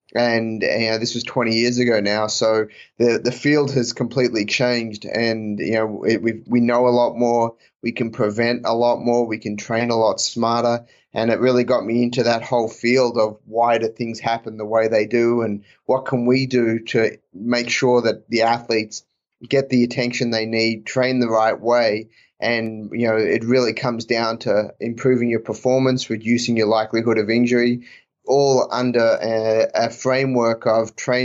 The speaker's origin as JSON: {"language": "English", "country": "Australia", "tie": "born or raised there", "moved": "as an adult", "lives_now": "United States", "said": "I grew up in Australia"}